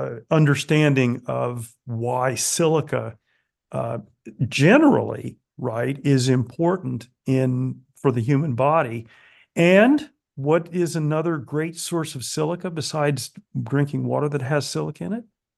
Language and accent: English; Florida, United States; I grew up in South Florida and we had well water.